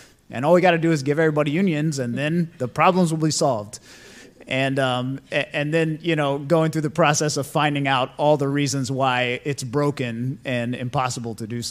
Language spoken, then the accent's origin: English; Florida, United States; I've been a journalist for about 20 years. I grew up in Florida.